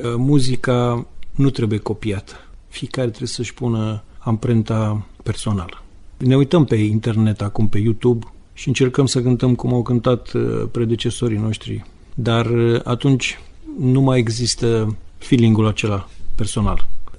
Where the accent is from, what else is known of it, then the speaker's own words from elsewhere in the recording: Romania; La sfârșit am zis, sunt din România.